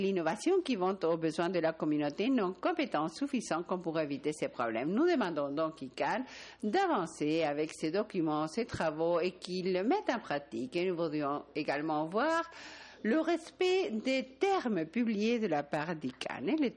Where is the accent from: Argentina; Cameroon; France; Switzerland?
Argentina; French is a second language; Je viens de l'Argentine